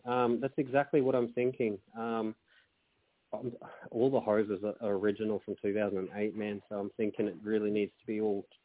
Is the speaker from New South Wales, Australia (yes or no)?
no; Queensland, Australia; I'm a Queenslander, fucking public holiday.